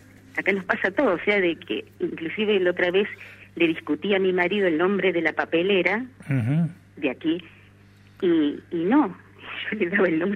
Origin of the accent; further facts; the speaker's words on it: Cosquín, Córdoba, Argentina; born there; Yo nací en Cosquín.